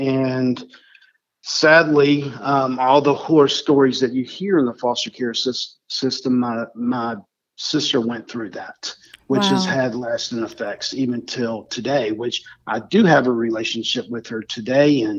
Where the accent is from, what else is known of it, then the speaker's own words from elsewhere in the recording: Portsmouth, Virginia, United States; born there; I was born in Portsmouth, Virginia, and I was born in a normal family.